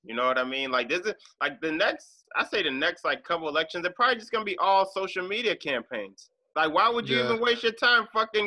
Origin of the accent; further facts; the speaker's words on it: Massachusetts, United States; especially we're all from Mass